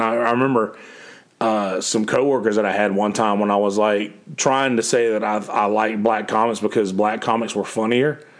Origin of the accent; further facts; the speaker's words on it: Bennettsville, South Carolina, United States; I'm from Bennettsville, South Carolina, and white folks are definitely a minority in Bennettsville